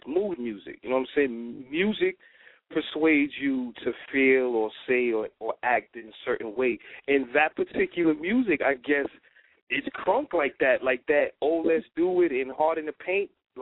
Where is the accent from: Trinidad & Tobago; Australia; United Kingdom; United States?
United States; New York; Because, you know, I'm from New York, so we deal with longevity.